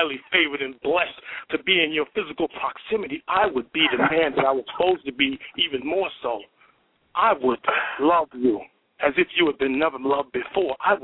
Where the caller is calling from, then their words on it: Chicago, Illinois, United States; I'm calling from Chicago, Illinois.